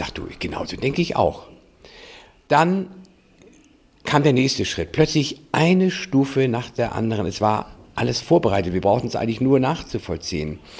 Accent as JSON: {"language": "German", "region": "Hamburg", "country": "Germany", "tie": "born or raised there", "said": "in Hamburg, wo ich aufgewachsen bin und wo ich dann später auch beruflich tätig war"}